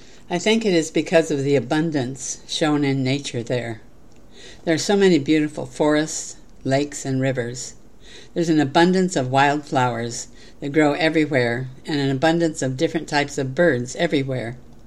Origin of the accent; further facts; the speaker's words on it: Oregon, United States; I grew up in Oregon, following my father around the forest.